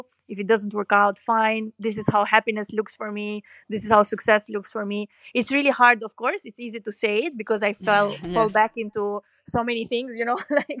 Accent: Albania; English is a second language; now in United Kingdom; when I moved from Albania to the UK, I was so kind of thinking, oh, I don't speak English good enough.

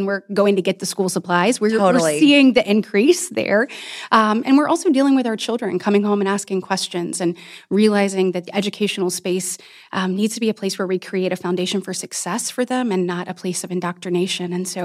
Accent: Enterprise, Alabama, United States; So growing up, I grew up in a more rural community in Coffee County, which is it's an agriculture, military, small business community.

